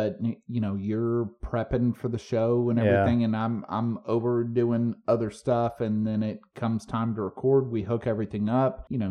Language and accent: English; Texas, United States; Of course, growing up in Texas, you have friends that do have horses.